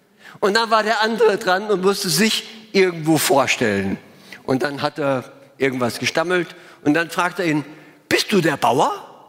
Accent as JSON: {"language": "German", "town": "Graz", "region": "Styria", "country": "Austria", "tie": "born there", "said": "geboren in Graz, Österreich."}